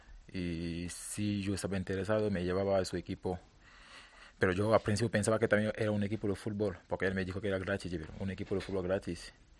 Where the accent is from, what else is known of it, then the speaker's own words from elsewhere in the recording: Cameroon; normalmente de pequeño, normalmente en Camerún todos los niños queremos jugar al fútbol.